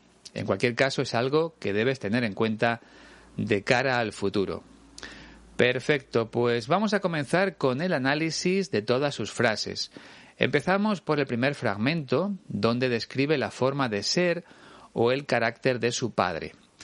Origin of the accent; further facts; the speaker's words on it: Spain; Sobre todo por esa entonación tan distinta a la que tenemos en España.